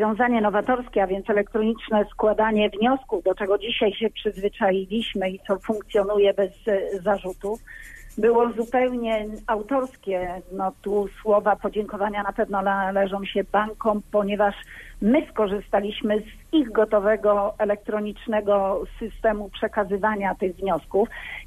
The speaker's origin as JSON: {"language": "Polish", "town": "Gorzów Wielkopolski", "region": "Lubusz Voivodeship", "country": "Poland", "said": "że mam mandat z województwa lubuskiego, że pochodzę z Gorzowa"}